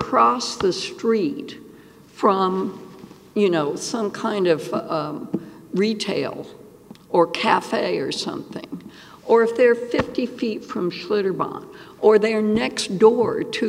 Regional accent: San Antonio, Texas, United States; because I grew up in San Antonio

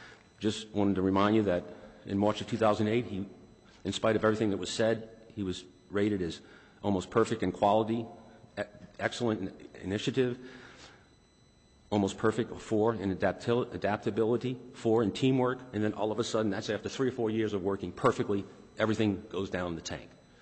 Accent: Iran; I agree he didn't say because of my age or because I'm from Iran or because of my Muslim identity.

